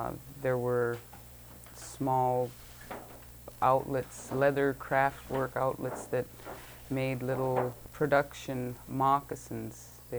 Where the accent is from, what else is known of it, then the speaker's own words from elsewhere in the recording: Detroit, Michigan, United States; born there; I was born in Detroit, Michigan, and I'm 33 years old.